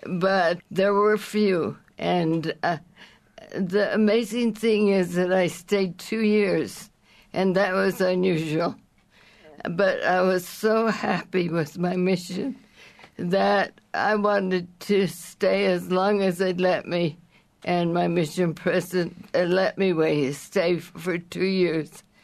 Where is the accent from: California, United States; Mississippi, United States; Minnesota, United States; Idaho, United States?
Idaho, United States; Salem; also born or lived in Sugar City; I was born in Sugar City, Idaho, and then lived and grew up with my siblings and my folks in 1 mile west of Sugar City, which is called Salem, Idaho.